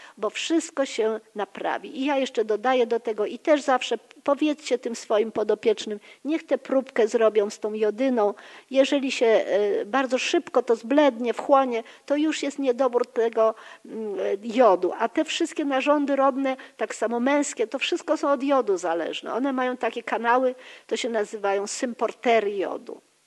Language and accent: Polish; Gdańsk, Pomeranian Voivodeship, Poland; bo jestem z Gdańska